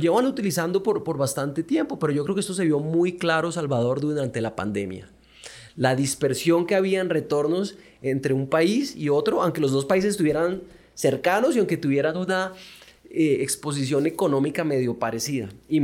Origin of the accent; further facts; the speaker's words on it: Colombia; now in Mexico; yo soy colombiano mexicanizado